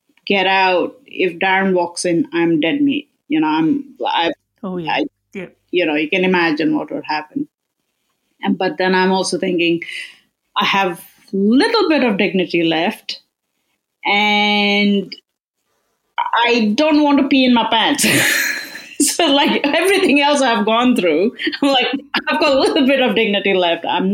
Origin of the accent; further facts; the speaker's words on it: Melbourne, Victoria, Australia; I'm from Melbourne.